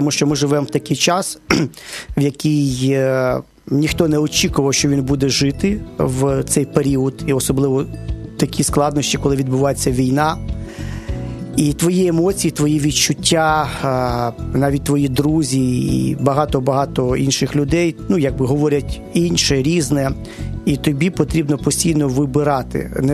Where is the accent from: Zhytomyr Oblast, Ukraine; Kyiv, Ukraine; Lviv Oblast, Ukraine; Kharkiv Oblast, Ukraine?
Kyiv, Ukraine; born there; я народився в Києві, скажімо, дошкільне своє життя я проводив у бабусі, жив там майже постійно